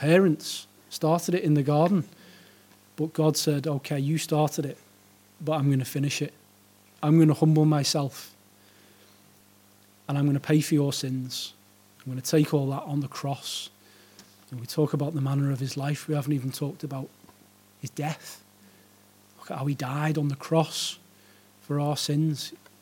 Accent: United Kingdom; because we're all British.

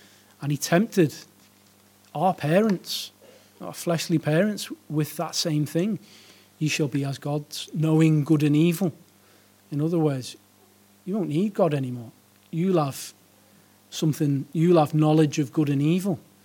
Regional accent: United Kingdom; because we're all British.

